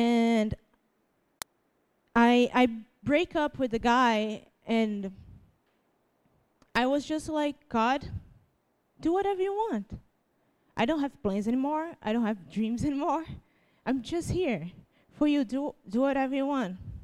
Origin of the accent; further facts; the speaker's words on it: Brazil; first language Portuguese; English is a second language; my first language is not English. You guys know, right? Brazil, in Brazil we speak, it's not Spanish, it's Portuguese.